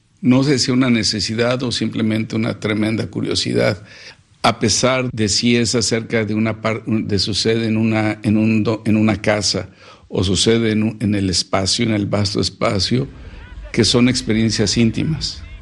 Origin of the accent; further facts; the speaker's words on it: Mexico; tiene que ver con una experiencia mía como mexicano.